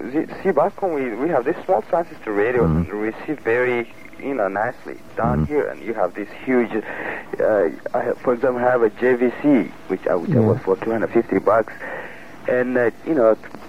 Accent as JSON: {"language": "English", "country": "Ethiopia", "said": "No, I'm from Africa. I'm from Ethiopia."}